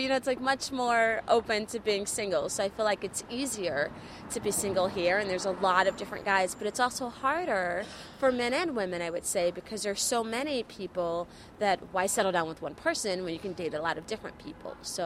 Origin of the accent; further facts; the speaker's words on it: Illinois, United States; now in New York, United States; I'm originally from Illinois, and I've been in New York almost 5 years.